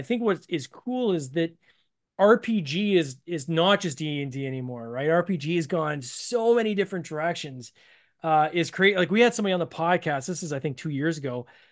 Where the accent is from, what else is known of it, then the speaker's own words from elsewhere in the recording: Canada; I just kind of paused and said, wow, like, you know, I'm from Canada.